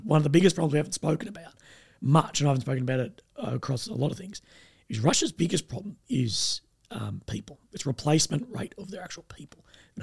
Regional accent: Australia; Like myself as an Australian YouTuber, I have to fill out a W-8 form with the tax office here

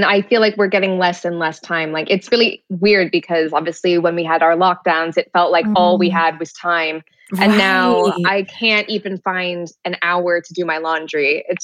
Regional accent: Canada; now in London, United Kingdom; And I'm originally from Canada, for those people listening, but I live in London. I moved here probably 10 years ago, something like that.

